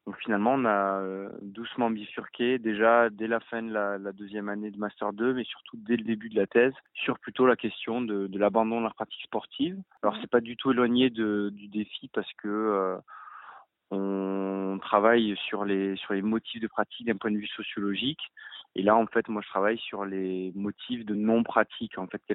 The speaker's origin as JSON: {"language": "French", "region": "Occitanie", "country": "France", "tie": "born or raised there", "said": "Moi, je viens de l'Hérault, j'ai grandi pas très loin de Béziers"}